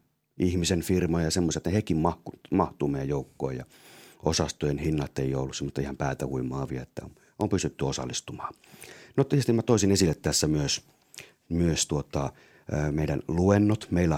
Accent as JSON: {"language": "Finnish", "region": "Ostrobothnia", "country": "Finland", "lives_now": "Pirkanmaa, Finland", "said": "kun mä oon Pohjanmaalta kotoisin, niin siellä ei minun nuoruudessani edes tunnettu hirvikärpäsiä, mutta kun tulin sitten Pirkanmaalle"}